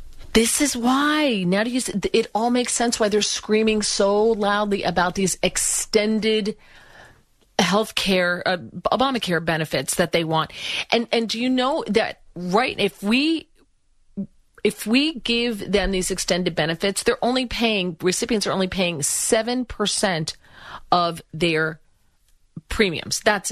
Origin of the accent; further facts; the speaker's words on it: United States; I had no clue as an American citizen that all I had to do was slap a misspelled sign on the side of a building